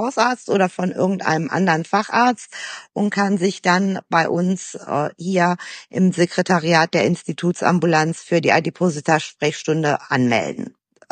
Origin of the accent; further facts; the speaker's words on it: Greece; Also ich bin Griechin und das hat auch in manchen Fällen auch viel mit Mentalität und Kultur zu tun.